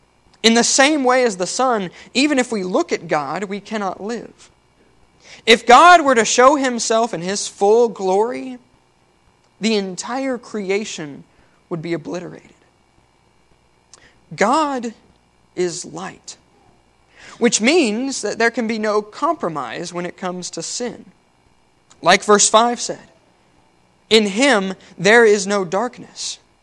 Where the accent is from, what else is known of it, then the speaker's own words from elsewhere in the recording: Clarksville, Tennessee, United States; Now, Clarksville, my hometown, was in the center path.